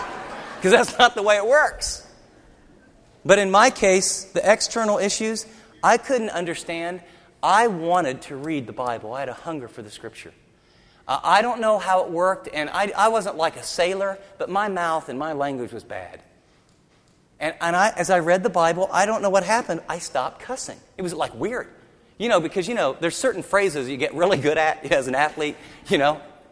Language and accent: English; United States; I thought, you know, I'm an American. I believe in Jesus.